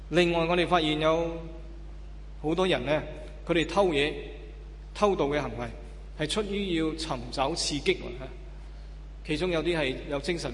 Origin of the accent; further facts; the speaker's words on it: Hong Kong; 咁我哋香港人就好觉得都啊